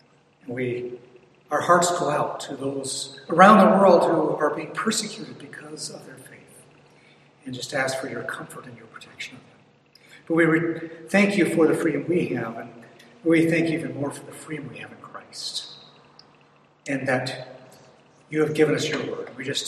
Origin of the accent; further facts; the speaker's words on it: Bremerton, Washington, United States; Actually, I grew up here in Bremerton, so I'm a local.